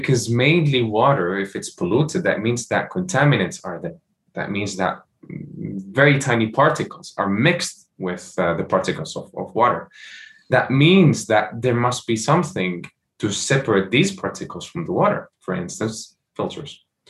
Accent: Morocco; I was born and raised in Morocco.

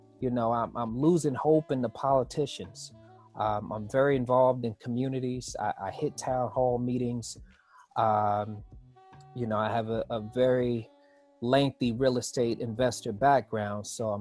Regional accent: Brooklyn, New York, United States; also born or lived in North Carolina; I'm 41 years old, and I grew up in Brooklyn. I was born in North Carolina, and I spent many summers in North Carolina.

